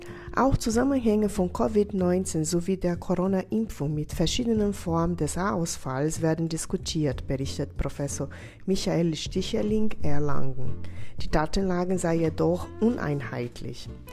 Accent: Brazil; now in Germany; Ich komme selber ursprünglich aus Brasilien

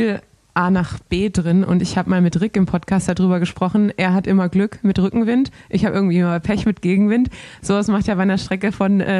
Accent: Baden-Württemberg, Germany; für mich als Schwabe

